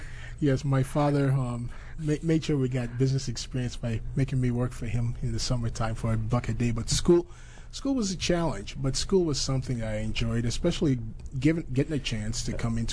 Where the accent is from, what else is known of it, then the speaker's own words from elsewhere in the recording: Nigeria; growing up in Nigeria, you have to make do with what you have